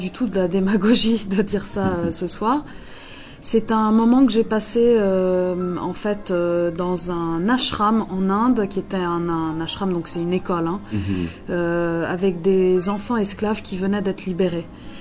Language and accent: French; Rome, Lazio, Italy; French is a second language; Oui, je suis d'origine italienne. J'ai grandi en Italie, effectivement. Voilà, à Rome.